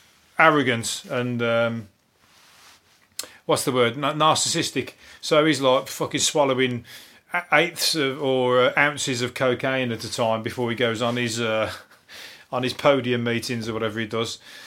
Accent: England, United Kingdom; So we're English soaking wet sardines in the rain.

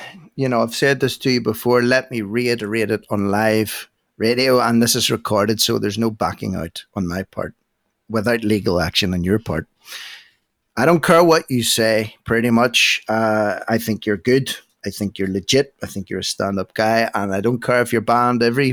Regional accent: Ireland; Anyway, what do I know? I'm just an Irishman with a chip on his shoulder.

